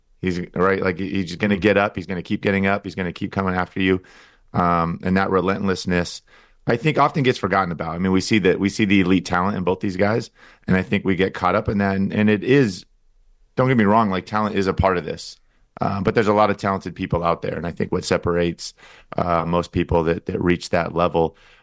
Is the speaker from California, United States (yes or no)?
yes; San Diego, California, United States; growing up in San Diego, that's not something that I'm familiar